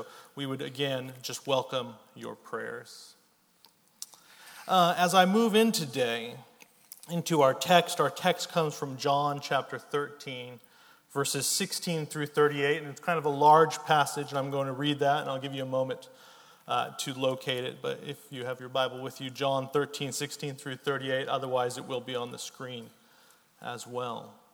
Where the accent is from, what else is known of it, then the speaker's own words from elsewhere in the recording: California, United States; now in Brisbane, Australia; You probably notice I don't have an Australian accent. Central California is where I was born and raised. But I have been living in Australia for the last 5 years